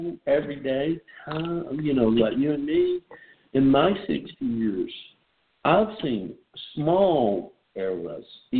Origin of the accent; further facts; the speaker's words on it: Birmingham, Alabama, United States; I grew up in Birmingham, Alabama.